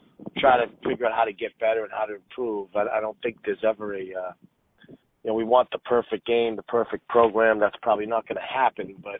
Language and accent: English; Medford, Massachusetts, United States; You know what? Medford's about 5 miles from the downtown Boston, so mm-hmm. – I grew up a hockey player.